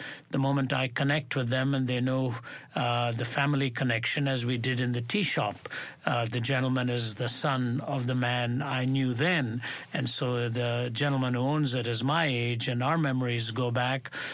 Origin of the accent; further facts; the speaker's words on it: India; And, of course, growing up in India, the film industry is big